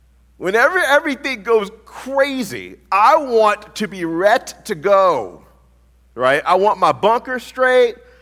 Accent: the South, United States; Forgot where I lived. I'm sorry. I'm a Southerner, right? So many of us in the Pacific Northwest are familiar with kerosene lamps and things like that.

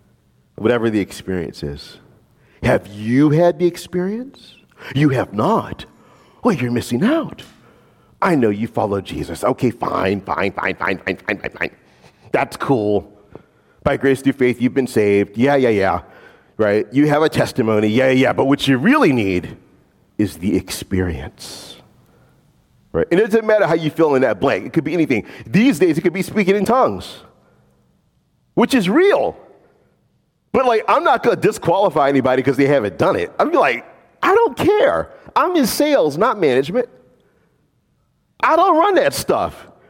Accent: New Orleans, Louisiana, United States; You know, I grew up in New Orleans. We got nice European bakeries. Oh, I love it. Right, I grew up with Euro bakeries, French pastry.

